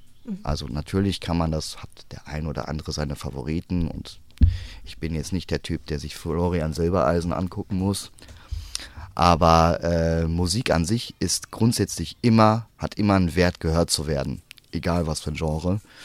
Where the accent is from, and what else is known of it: Recklinghausen, North Rhine-Westphalia, Germany; born or raised there